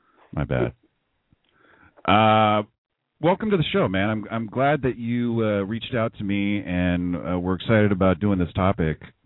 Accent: California, United States; I said, "California." Yeah, I just moved here from California.

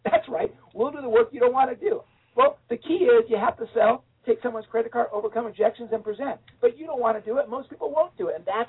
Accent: San Diego, California, United States; also born or lived in New York; Thank you. I was born in New York, raised in San Diego.

